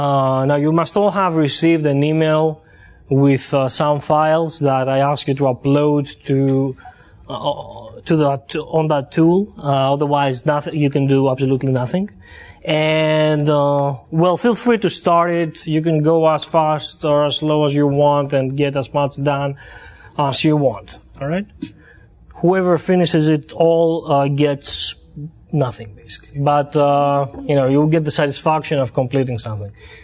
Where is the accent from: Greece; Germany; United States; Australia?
Greece; And I am from Greece, by the way.